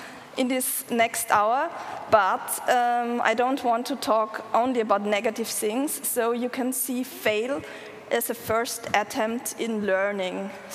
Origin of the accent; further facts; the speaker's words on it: Vienna, Austria; I'm from Vienna.